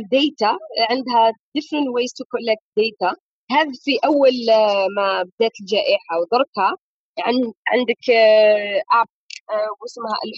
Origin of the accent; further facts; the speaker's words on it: Algeria; احنا انا نهضر بصفتي جزائريه